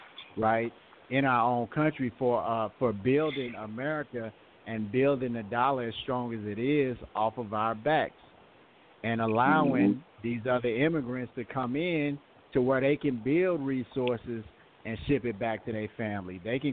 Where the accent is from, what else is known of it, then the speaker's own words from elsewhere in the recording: Nigeria; okay, we're Nigerian.